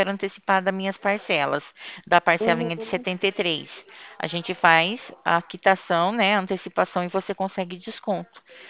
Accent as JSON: {"language": "Portuguese", "region": "São Paulo", "country": "Brazil", "said": "O meu DDD, ele é 16, porque eu sou do estado de São Paulo"}